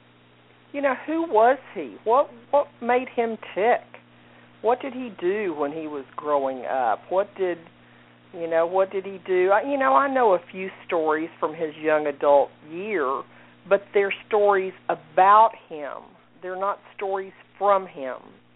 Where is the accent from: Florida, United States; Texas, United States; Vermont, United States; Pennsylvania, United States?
Texas, United States; Dallas; accent: Texas; yes, that is a Texas accent that you're hearing. And so y'alls will be the order of the day today. Born and raised in Dallas, Texas.